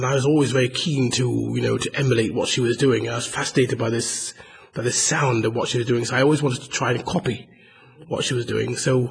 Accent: Oldham, North West England, United Kingdom; I was born in the UK. My hometown actually is Oldham, which is near Manchester, the county of Lancashire. And I'm a child of Barbadian parents. My parents emigrated to the UK in 1957 and settled there in Oldham.

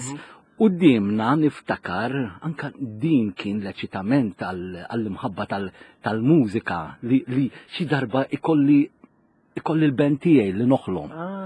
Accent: Rabat, Western Region, Malta; Mela, jien tajjeb li ngħidu li jien mir-Rabat, għalkemm kuljum inkun ir-Rabat peresti naħdem l-Arkivju Nazzjonali, imma l-lum il-ġurnata noqgħod ħallija.

